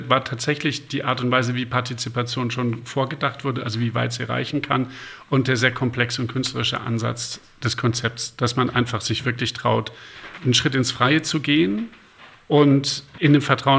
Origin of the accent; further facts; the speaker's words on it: Baden-Württemberg, Germany; Ich komme aus Baden-Württemberg, anderes Land, ihr seid Bayern.